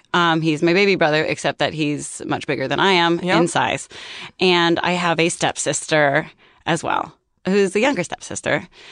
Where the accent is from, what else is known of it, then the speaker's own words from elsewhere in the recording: Castro Valley, California, United States; I'm from Castro Valley, California.